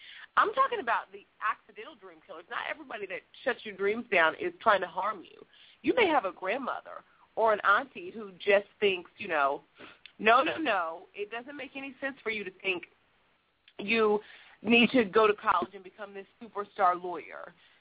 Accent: Muskogee, Oklahoma, United States; now in Memphis, United States; Hey, yeah, I'm from Muskogee, just like you. Grew up in small town Muskogee. We thought it was not so small though, but right outside of Tulsa, Oklahoma, and live in Memphis, Tennessee now

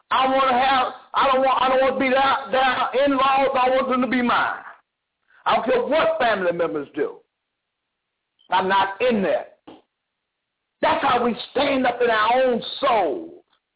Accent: Lynchburg, Virginia, United States; How the hell I come from Lynchburg, Virginia, I look like embracing this country.

